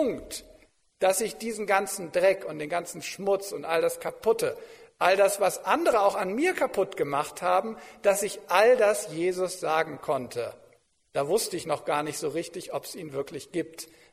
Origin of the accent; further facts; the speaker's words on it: Verden an der Aller, Lower Saxony, Germany; Ich kann mich nachher ins Auto setzen und kann zurückfahren nach Pferden an der Aller, meiner Heimatstadt